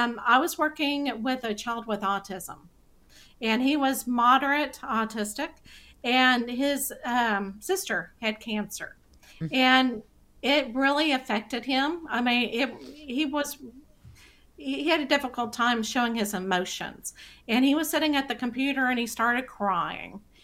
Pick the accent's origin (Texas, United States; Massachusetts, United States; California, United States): Texas, United States; accent: Texas; my Texas accent probably just came out.